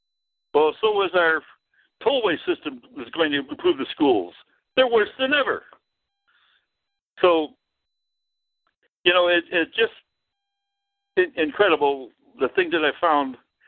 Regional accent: Beloit, Wisconsin, United States; Black history was a big, big deal in 1968 in my hometown of Beloit, Wisconsin.

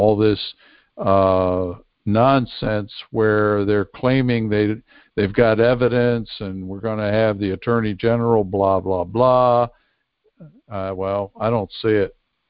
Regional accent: Pennsylvania, United States; Pennsylvania, my home state, which I found hard to believe.

